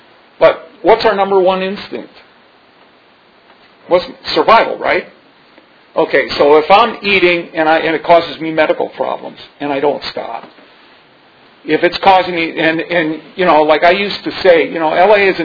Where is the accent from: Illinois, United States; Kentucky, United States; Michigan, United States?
Michigan, United States; Detroit; now in Los Angeles, United States; When I first came to L.A., and I'm from Detroit originally